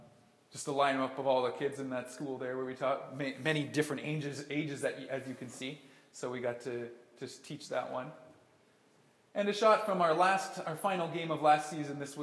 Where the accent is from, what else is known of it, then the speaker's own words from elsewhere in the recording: Canada; now in Ukraine; we were answering questions about being a Canadian family in Ukraine.